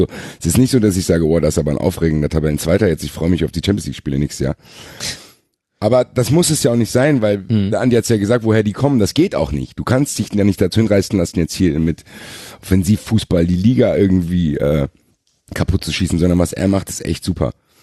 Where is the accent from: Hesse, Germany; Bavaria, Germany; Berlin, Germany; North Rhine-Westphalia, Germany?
Hesse, Germany; Frankfurt; Für mich als Frankfurter schmerzhaft.